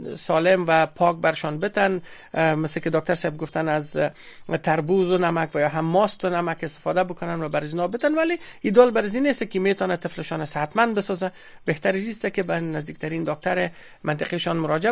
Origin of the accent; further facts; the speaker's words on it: Afghanistan; خود ما شما افغان هستیم